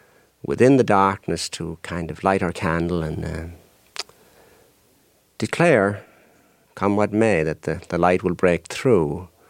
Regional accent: Ireland; and of course I'm from Ireland, Southern Ireland, of course

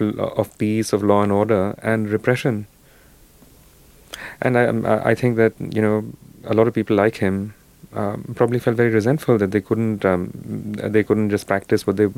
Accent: Calcutta, West Bengal, India; In my hometown, Calcutta, which is where I live, really.

